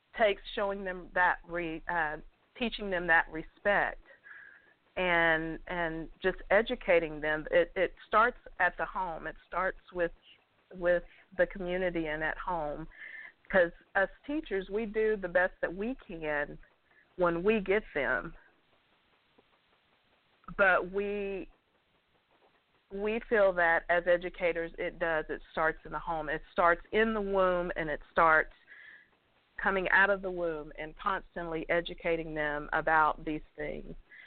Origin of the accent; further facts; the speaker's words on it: Texas, United States; I'm from Texas, and I've been sitting and chewing on everything that you guys were talking about, and I totally agree.